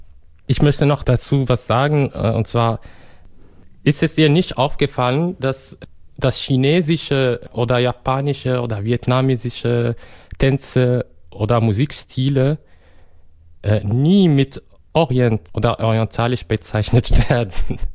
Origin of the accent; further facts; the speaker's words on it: Morocco; German is a second language; Du als zum Beispiel als Kubaner, ich als Marokkaner